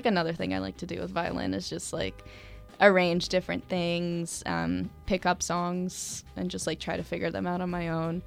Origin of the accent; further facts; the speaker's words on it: Farmington, United States; my friends and I from Farmington High School, which my hometown, we competed in our talent show 2 years in a row